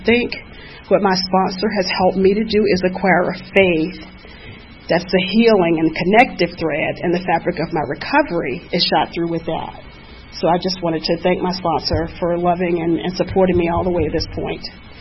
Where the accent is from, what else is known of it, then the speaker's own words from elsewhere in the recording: Atlanta, Georgia, United States; I am a native of Atlanta. Any other Grady babies in the house?